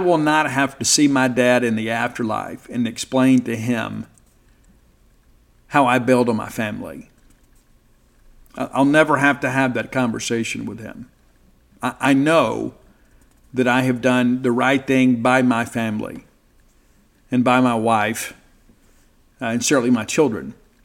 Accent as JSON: {"language": "English", "region": "Mississippi", "country": "United States", "said": "And again, I am from South Mississippi, and I have been to both funerals and weddings where fights broke out."}